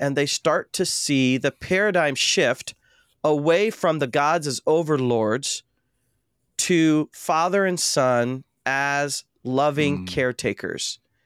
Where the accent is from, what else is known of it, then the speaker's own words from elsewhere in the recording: Ohio, United States; I mentioned I grew up in Ohio, and I went to a pretty affluent church